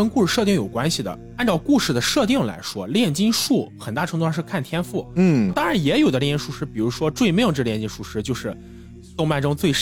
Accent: Shandong, China

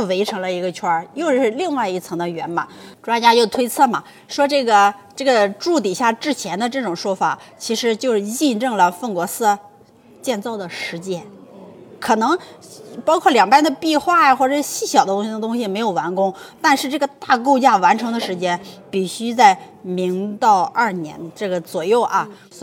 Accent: Shandong, China; 我是山东人啊，我山东人，我老家的时候就是民间盖屋子

